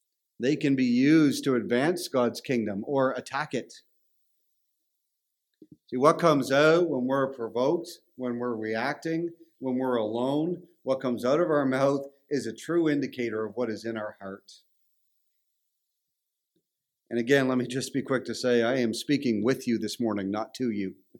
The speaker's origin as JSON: {"language": "English", "country": "Canada", "accent": "Canadian", "said": "And so they'd say, and they'd make fun of my Canadian accent. But the point was this, they could really tell very quickly that I wasn't from there because of my accent."}